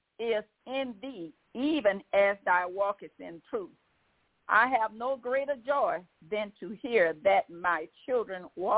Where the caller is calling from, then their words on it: Baton Rouge, Louisiana, United States; I'm calling from Baton Rouge, Louisiana